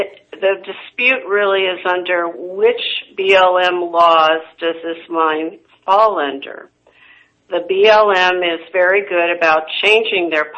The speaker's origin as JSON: {"language": "English", "region": "Oregon", "country": "United States", "said": "I'm from Oregon."}